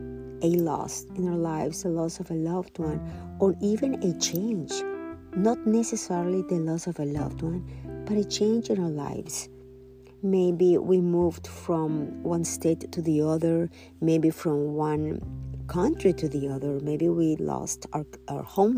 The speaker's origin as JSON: {"language": "English", "country": "Nicaragua", "said": "I am from Nicaragua, and the Nicaraguan stuffing is delicious, and my daughter asked me for that recipe many years ago"}